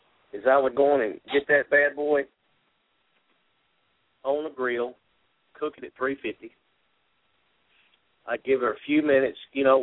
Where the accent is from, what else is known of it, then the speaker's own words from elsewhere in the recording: Tennessee, United States; Now, I'm from Tennessee, and I love catfish.